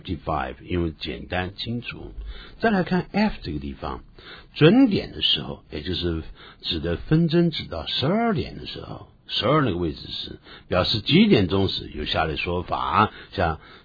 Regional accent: China; 那我们中国人算数是最厉害的，对不对？

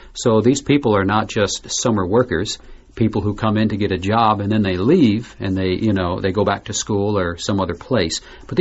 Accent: Michigan, United States; I come from Michigan in the United States, and it gets very cold there in the winter. In fact, we have a lot of what they call lake effect snow.

